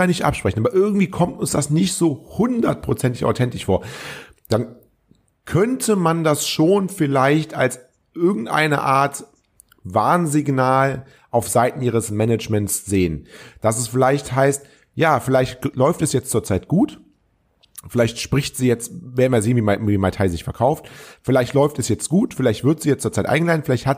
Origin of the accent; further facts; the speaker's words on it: Troisdorf, North Rhine-Westphalia, Germany; Ich bin ja Kölner, aber ich bin damals aufgewachsen in Troisdorf.